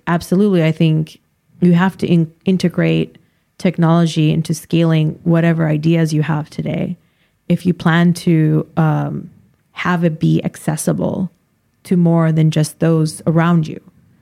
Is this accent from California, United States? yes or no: yes; California, United States; being Californian, and even though I'm Asian, I'm still very Californian in some ways.